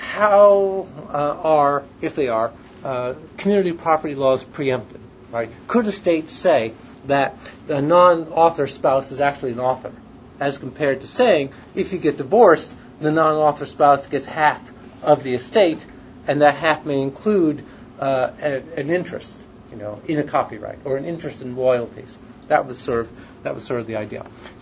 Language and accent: English; California, United States; I grew up in Marin County in the suburbs, so I didn't know anything about cities.